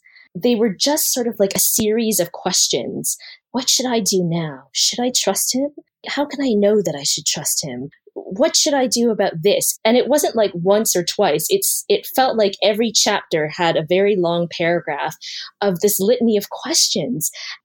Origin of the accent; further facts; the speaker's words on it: Canada; I'm Chinese Canadian.